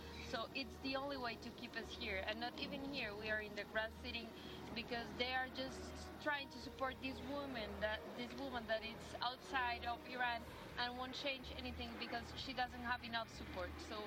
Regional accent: Prague, Czechia; From Prague.

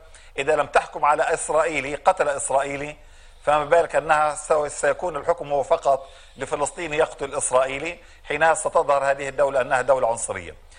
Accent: Palestine

